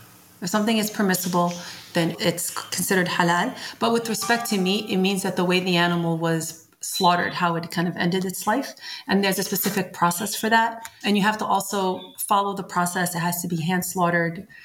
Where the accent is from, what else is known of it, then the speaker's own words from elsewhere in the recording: Brooklyn, New York, United States; I grew up in Brooklyn.